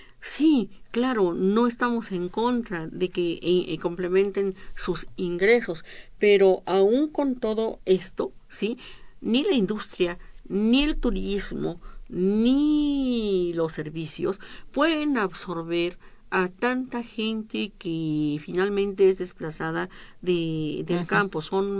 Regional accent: Mexico; Y ese es el alimento principal de todos nosotros como mexicanos.

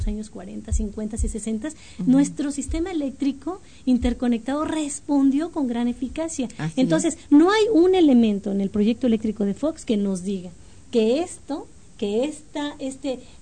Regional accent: Mexico

